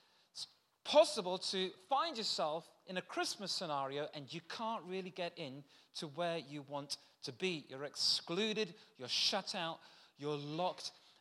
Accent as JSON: {"language": "English", "region": "Lagos", "country": "Nigeria", "tie": "born or raised there", "said": "But I was born in Africa, I was born in Lagos, I was brought up as a small child in Nigeria."}